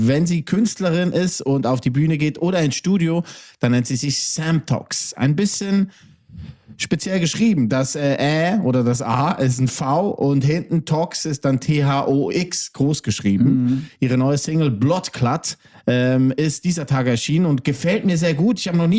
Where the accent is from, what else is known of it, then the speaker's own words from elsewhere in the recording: Basel, Basel-Stadt, Switzerland; aus meiner Heimat, aus der Schweiz, aus Kleinbasel.